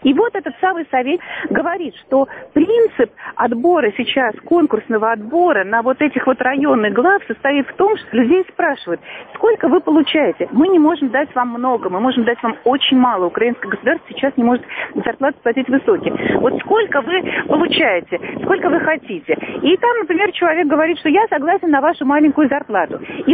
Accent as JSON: {"language": "Russian", "region": "Moscow", "country": "Russia", "accent": "Moscow", "said": "Вот я тут совершенно не сенсация со своим московским акцентом."}